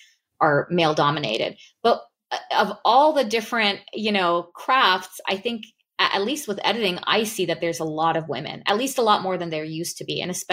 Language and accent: English; Glendale, California, United States; Well, I'm Armenian, and my parents immigrated here before they even met, and they got married here. So I was born here in Glendale, which is a very heavily populated Armenian community. I went to an Armenian school. So I was like born and raised here my whole life.